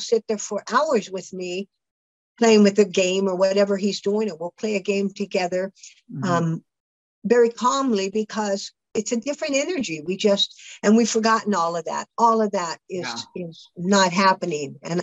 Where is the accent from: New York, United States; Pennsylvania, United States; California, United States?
California, United States; I grew up in California.